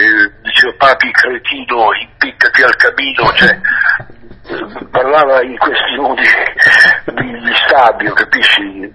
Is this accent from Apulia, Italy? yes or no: yes; Apulia, Italy; accent: Apulian dialect; Poi ho cominciato a cantare nel mio dialetto, stiamo parlando degli anni 70, ho cominciato a fare i miei dischi in dialetto, poi ho migliorato il tiro, ho cominciato a cantare un pugliese capibile, diciamo